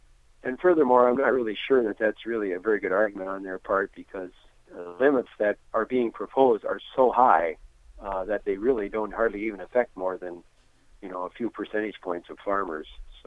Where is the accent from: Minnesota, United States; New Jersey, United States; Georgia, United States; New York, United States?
Minnesota, United States; Gaylord; and I'm from Gaylord, Minnesota.